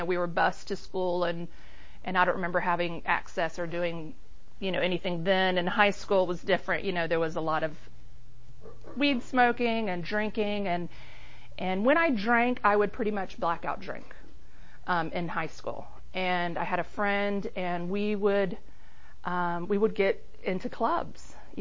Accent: Georgia, United States; born there; I was born in Georgia, and I have two sisters. I'm a middle child

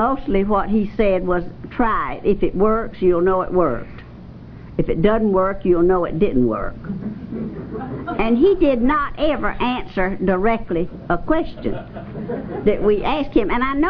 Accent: Statesboro, Georgia, United States; from Statesboro, Georgia, and I'm an alcoholic.

